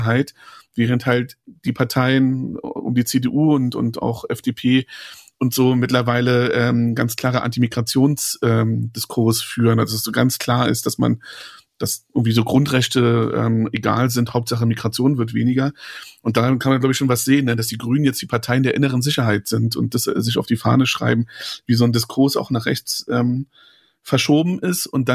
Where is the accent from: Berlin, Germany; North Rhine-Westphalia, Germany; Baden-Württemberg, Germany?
Berlin, Germany; now in Brandenburg, Germany; ich bin in Ost-Berlin geboren und aufgewachsen und ich bin auch immer noch identitär doch sehr stark der Ost-Berlin verwachsen, bin aber schon lange, weil meine Eltern nach Brandenburg gezogen sind, ich da lange gemeldet war und mittlerweile selber in Brandenburg lebe, wahlberechtigt in Brandenburg